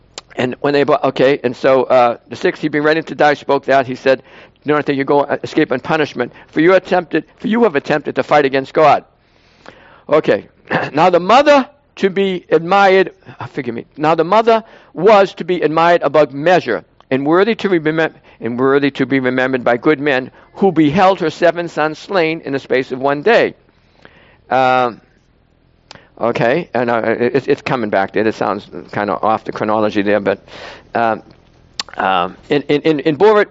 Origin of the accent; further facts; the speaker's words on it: Boston, Massachusetts, United States; And I'm from Boston.